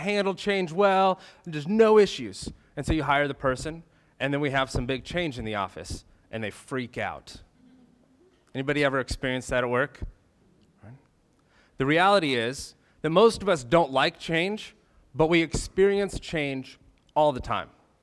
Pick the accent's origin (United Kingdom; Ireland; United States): United States; Idaho; now in Juneau, United States; I grew up in Idaho, and I thought I would be a pastor at a small church in a small town, maybe in eastern Washington or northern Idaho or perhaps Montana, but Alaska never crossed my mind. But here I am in Juneau.